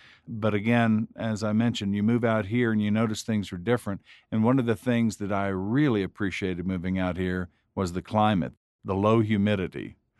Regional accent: Longview, Texas, United States; I grew up in Longview, which is in northeast Texas. So where I grew up is very close to the Red River and to the Sabine River on the other side of the state.

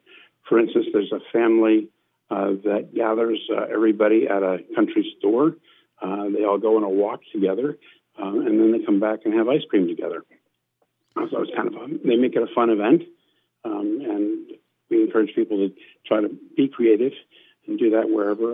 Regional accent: Washington, District of Columbia, United States; moved away as an adult; I grew up actually on the East Coast in Washington, D.C. I moved to Oregon in 2003.

